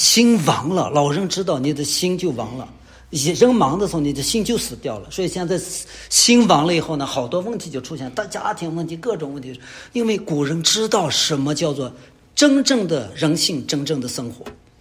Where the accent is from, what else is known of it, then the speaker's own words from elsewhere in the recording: China; 当然我们中国人努力是正常的应该的